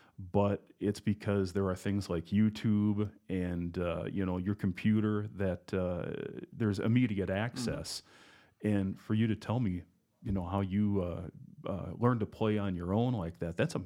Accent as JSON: {"language": "English", "region": "South Dakota", "country": "United States", "tie": "born or raised there", "said": "Me growing up in South Dakota, I remember KSDN up in Aberdeen was my station when I was really young."}